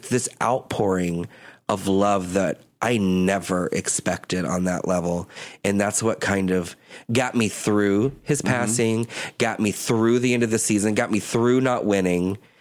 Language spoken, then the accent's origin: English; Leesburg, Florida, United States; We're from Leesburg, Florida, teeny tiny little town